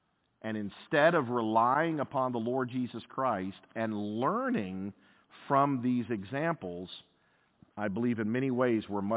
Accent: United States; because I am an American to the core.

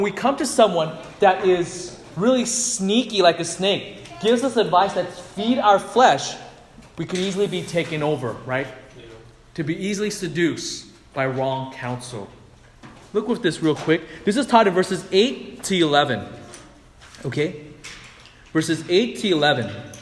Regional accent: United States; born there; I'm ABC. I'm American-born Chinese, right? Even as someone, if we're even born poor, whatever else in America

